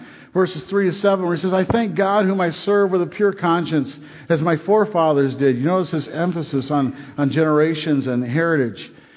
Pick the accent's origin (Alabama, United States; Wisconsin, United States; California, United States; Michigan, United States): Michigan, United States; Detroit; You all know that I was born in Detroit, Michigan, the garden spot of the world. Fascinating. You know, I love Detroit. I enjoyed living there. I'm very pleased to have that as my hometown. And I was growing up in the city till I was 12 years old.